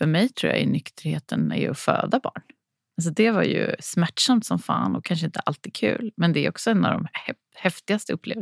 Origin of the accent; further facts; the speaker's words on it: Linköping, Östergötland, Sweden; Ja, sin absoluta början är från Linköping, där jag är uppvuxen.